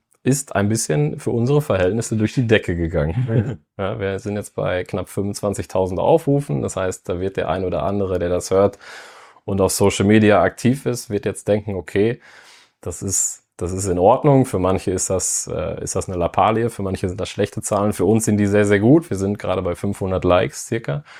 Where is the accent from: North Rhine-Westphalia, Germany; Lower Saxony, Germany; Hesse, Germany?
North Rhine-Westphalia, Germany; ich bin auch kein Düsseldorfer, so wie der Großteil des Teams, sondern Sauerländer jung